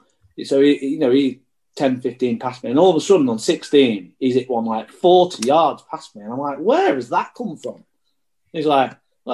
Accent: England, United Kingdom; Just because it's the Open, and I'm English.

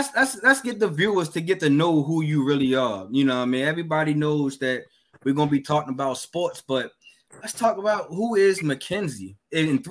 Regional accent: Baltimore, Maryland, United States; So, you know, I'm from Baltimore. You from Baltimore. You know, it's, Baltimore always get the bad reputation of, you know, being one of the violent city and everything.

